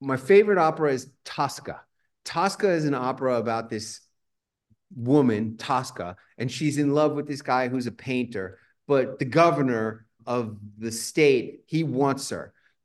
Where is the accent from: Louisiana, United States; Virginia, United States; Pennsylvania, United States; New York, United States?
New York, United States; I grew up on the 18th floor of an apartment building on 23rd Street and 2nd Avenue.